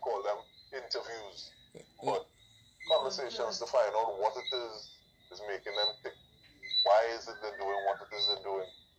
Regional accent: Gasparillo, Couva-Tabaquite-Talparo, Trinidad & Tobago; Well, I just said I'm from Gasparillo.

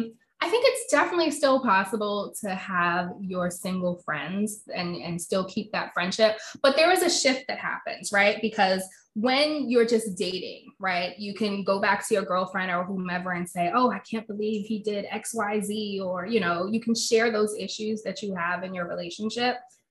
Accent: New York, United States; also born or lived in Washington, D.C.; Believe it or not, it's been more of an adjustment for me, and I'm from New York, than it has been for him. But we've lived in DC for so long that it's been where I've spent my entire adult life.

